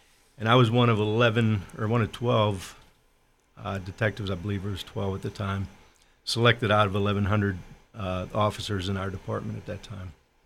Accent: Pittsburgh, Pennsylvania, United States; Born and raised in Pittsburgh, obviously Allegheny County.

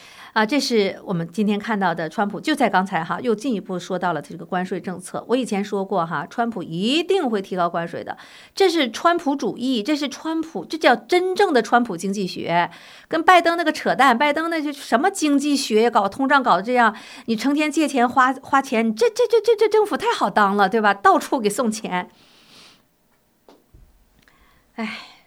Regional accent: United States; 在争取我们美国人的钱

